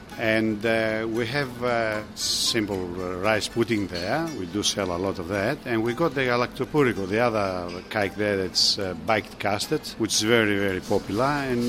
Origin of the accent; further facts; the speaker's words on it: Greece; English is a second language; now in Melbourne, Australia; Yeah, I did come from Greece. I did my apprenticeship there when I was about 13. And I'm still going here in Melbourne.